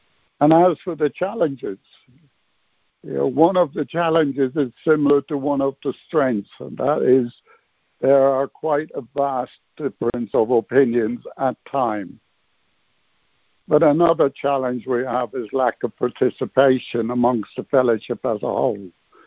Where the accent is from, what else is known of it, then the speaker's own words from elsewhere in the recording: Ireland; now in United Kingdom; I am Irish, born in Ireland, but I live in the UK